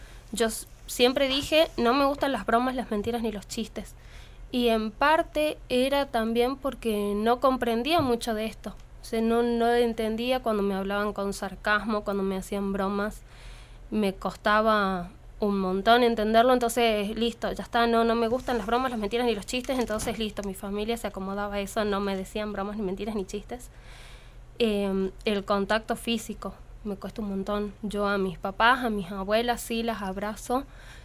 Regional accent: Valle Viejo, Catamarca, Argentina; 25 años, soy de Valle Viejo

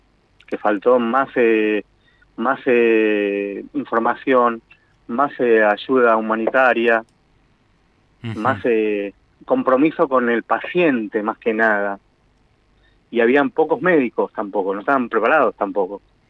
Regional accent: Argentina; como argentinos

